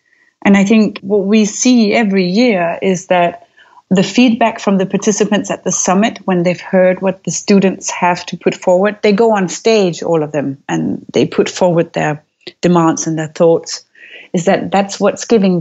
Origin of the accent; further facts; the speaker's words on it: Aarhus, Central Denmark Region, Denmark; I grew up in Aarhus. It's the second largest city of Denmark, but it's very small. It's like 250,000 people.